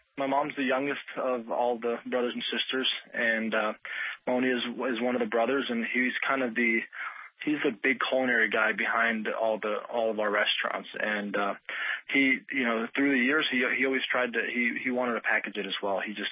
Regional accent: Paterson, New Jersey, United States; born there; I can't say I grew up there. I was born there, and I lived there for a few years, and I was born in Patterson. Yeah, off River Street, if anybody's familiar with it.

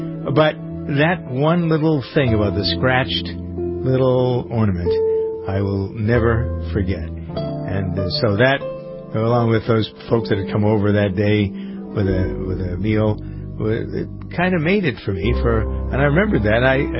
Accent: United States; Most of you know who have listened to me for a long time that I am an American family farmer as well as a broadcaster.

